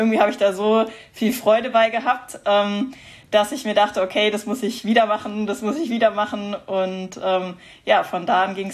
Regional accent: Heidelberg, Baden-Württemberg, Germany; Ich komme aus Heidelberg, also quasi Heimrennen

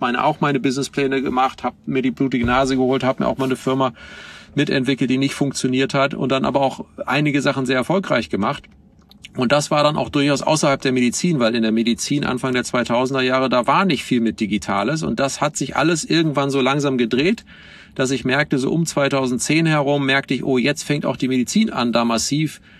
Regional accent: Oldenburg, Lower Saxony, Germany; Und kam dann so auf so ein Footprint von irgendwie meiner Heimatstadt, Oldenburg. Die hat so 160.000 Einwohner.

